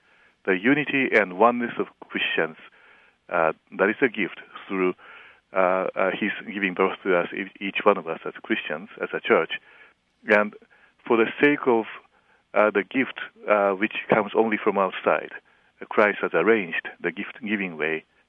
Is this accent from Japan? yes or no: yes; Japan; English is a second language; I am a Japanese. Obviously, I have an accent. And I grew up in Japan, and there were a bunch of Norwegian missionaries and Finnish and German-American missionaries there. I spent 1 year in Norway. I came here.